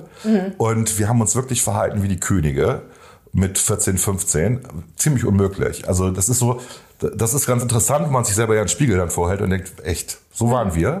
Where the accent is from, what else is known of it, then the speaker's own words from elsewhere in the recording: Bremen, Germany; wir merken das ja nicht als Bremer